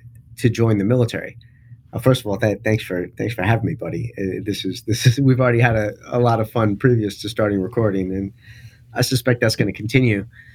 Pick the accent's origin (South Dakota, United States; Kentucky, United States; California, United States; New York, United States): New York, United States; New York City; I grew up in New York City.